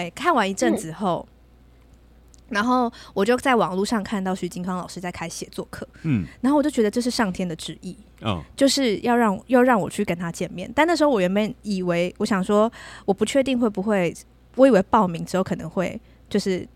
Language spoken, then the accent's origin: Chinese; Taichung, Taiwan; now in Taipei, Taiwan; 然后其实我人生地不熟，因为我是台中人、嗯、也是北漂